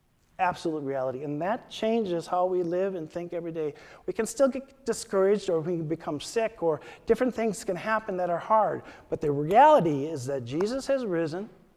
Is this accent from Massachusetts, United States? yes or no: no; Wisconsin, United States; Some of you know that I'm from Wisconsin.